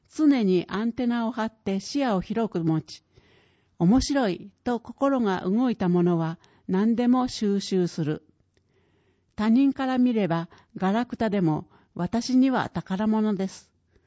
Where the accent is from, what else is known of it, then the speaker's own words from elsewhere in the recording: Chiba, Japan; 雪国ではない千葉県で生まれ育った私ですが、スキーには思い入れが強く